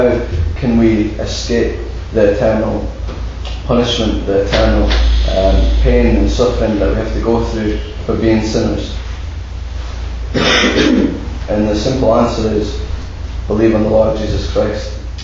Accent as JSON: {"language": "English", "region": "Scotland", "country": "United Kingdom", "tie": "born or raised there", "said": "Now, I was born in a Christian family in Shetland. That's where I'm from. I'm from Shetland Isles, right at the top of Scotland. I was born into a Christian family. I was born on the 18th of November, 1992. So as you can guess, I'm 18."}